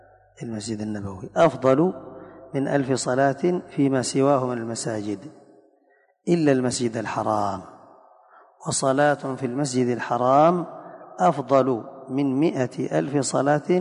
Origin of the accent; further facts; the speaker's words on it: Yemen; يشدون الرحال إلى كثير من المقبورين عندنا في اليمن